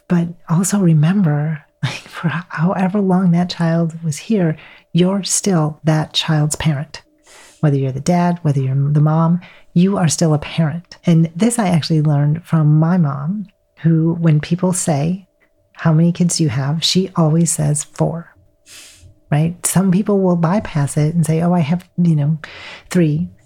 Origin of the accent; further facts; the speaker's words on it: Wisconsin, United States; I am from Wisconsin. Does that help?